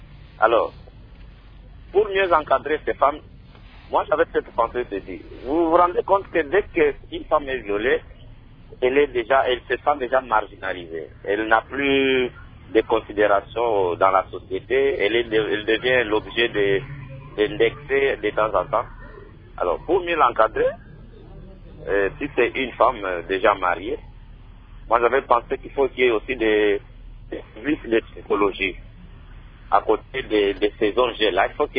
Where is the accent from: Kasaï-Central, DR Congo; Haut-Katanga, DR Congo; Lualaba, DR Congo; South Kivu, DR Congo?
Kasaï-Central, DR Congo; même chez nous au Kassai Central